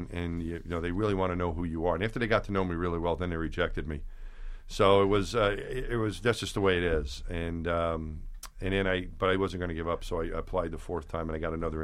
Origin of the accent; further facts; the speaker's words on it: Long Island, New York, United States; But as growing up in Long Island, it never seemed like a real option to become an astronaut.